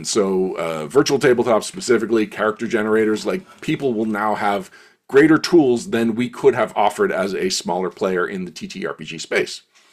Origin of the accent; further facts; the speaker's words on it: Canada; I was coming up on the end of my employment insurance because I'm Canadian.